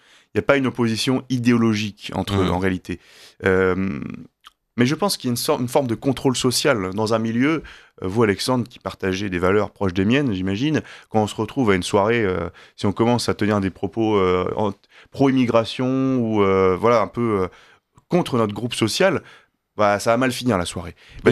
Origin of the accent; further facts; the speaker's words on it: Brittany, France; Moi, je suis breton.